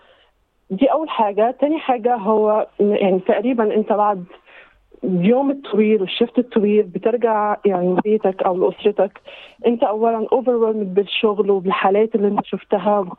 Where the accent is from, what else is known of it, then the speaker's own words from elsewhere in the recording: Egypt; moved away as an adult; now in Australia; فإحنا جينا بداية كهجرة من 3 سنين 2019. أنا حقيقي خبرتي في مصر يعني أنا مصرية